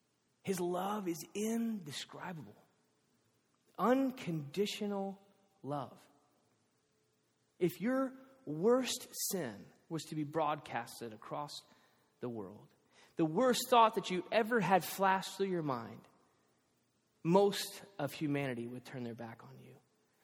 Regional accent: the South, United States; I'm from the South. Don't judge my parents.

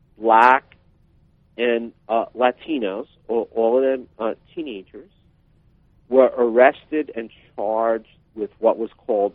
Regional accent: New York, United States; moved away; also born or lived in Hawaii; And I grew up in New York, but I had long been gone by 1989. And I think I was living in Hawaii then

